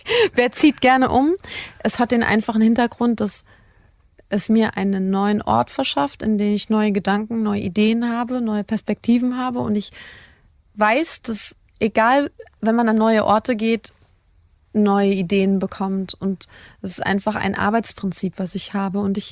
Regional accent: Wiesbaden, Hesse, Germany; now in Berlin, Germany; als ich damals von meiner Heimat Wiesbaden nach Berlin gezogen bin

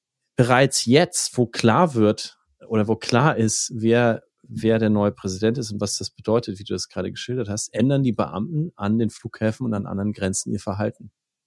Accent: Germany; Und ich muss schon sagen, als Deutscher ist mir da ein bisschen kalt den Rücken runtergelaufen

